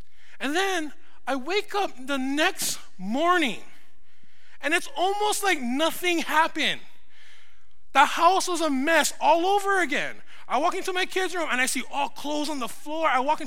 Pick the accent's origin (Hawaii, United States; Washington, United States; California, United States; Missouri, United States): Hawaii, United States; growing up in Hawaii, we all have an idea of what leprosy is because of Molokai and Father Damien.